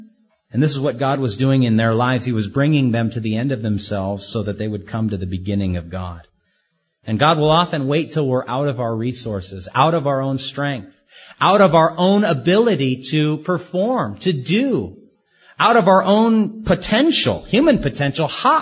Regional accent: Hawaii, United States; I was raised on the North Shore. I love bananas on my own banana tree. I love to go out to a yard and pick the papaya myself.

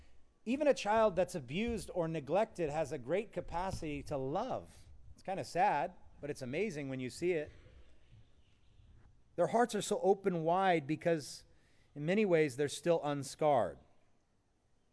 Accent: Waimanalo, Hawaii, United States; We were going to catch these chickens that we saw because we're from Waimanalo.

